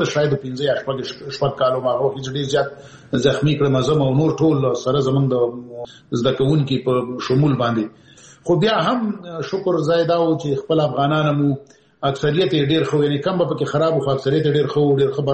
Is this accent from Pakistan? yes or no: yes; Peshawar, Khyber Pakhtunkhwa, Pakistan; زه پېښور کې د اول صف نه نیولې تر 12 پورې ما ته درس ویلی دی